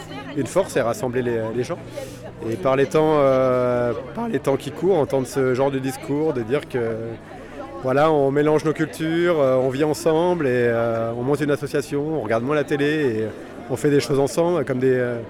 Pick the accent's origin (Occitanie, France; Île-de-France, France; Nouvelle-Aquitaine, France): Nouvelle-Aquitaine, France; Guéret; c'est que nous, on est originaire de Guéret. On est guérétois.